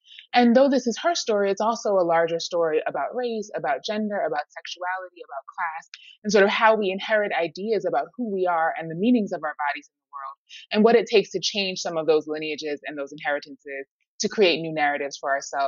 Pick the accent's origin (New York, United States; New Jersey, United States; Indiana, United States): New York, United States; New York City; Harlem, for me, you know, it's my hometown.